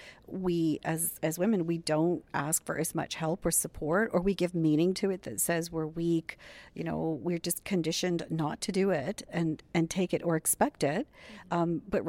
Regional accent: Canada; I'm from Canada

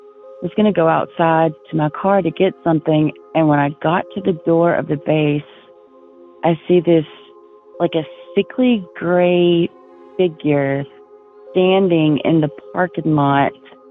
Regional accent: North Carolina, United States; I'm from North Carolina.

